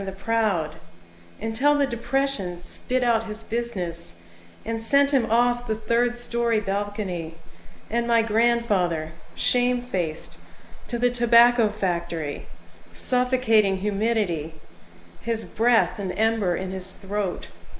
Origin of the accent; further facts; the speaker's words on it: Richmond, Virginia, United States; now in Boston, United States; I grew up in Richmond, where history, especially the history of the Civil War, was all around us.